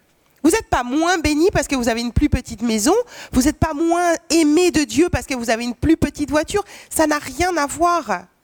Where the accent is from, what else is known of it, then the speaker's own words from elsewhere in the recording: Pays de la Loire, France; Voilà, moi je viens d'une petite famille du Maine-et-Loire.